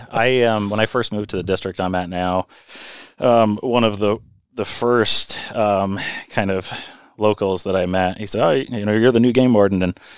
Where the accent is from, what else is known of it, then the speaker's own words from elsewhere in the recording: Vermont, United States; so I'm a native Vermonter. I grew up in Vermont, went to school in New York